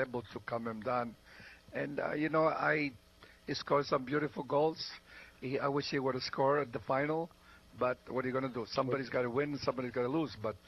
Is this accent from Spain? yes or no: no; Italy; English is a second language; now in United States; I'm from Italy. My wife was American. My kids are born here, so they're American.